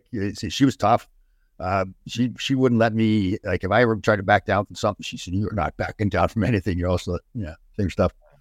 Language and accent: English; Toronto, Ontario, Canada; Second night, we're in Toronto. I mean, my hometown. My parents were at the game.